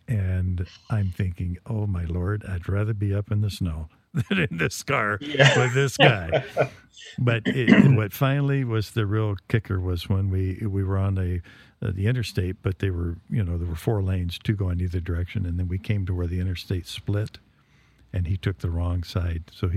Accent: Miles City, Montana, United States; the guy was a banker from my hometown in Miles City

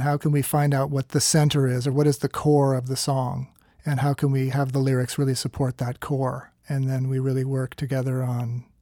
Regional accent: Bainbridge Island, Washington, United States; And I kind of knew it was going to work out for me because I grew up over on Bainbridge Island. So I kind of had a sense of what island life was like.

